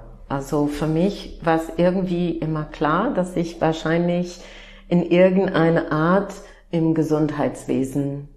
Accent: Midwest, United States; German is a second language; ich bin Amerikanerin und bin aufgewachsen im Nord-Midwest von den Vereinigten Staaten und bin aufgewachsen in einer Familie, wo Glauben schon sehr wichtig war.

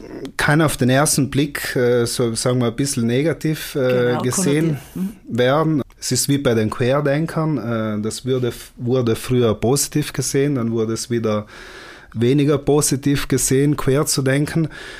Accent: Trentino-Alto Adige, Italy; Ich liebe meine Heimat, Südtirol.

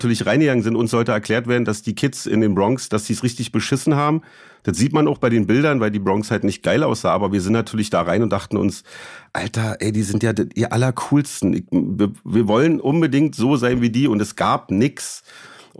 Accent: Berlin, Germany; Ich bin ja in Berlin-Lichtenberg groß geworden

